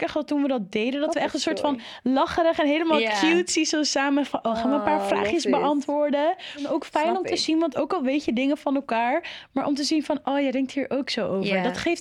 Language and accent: Dutch; Amsterdam, North Holland, Netherlands; ik kom van Amsterdam.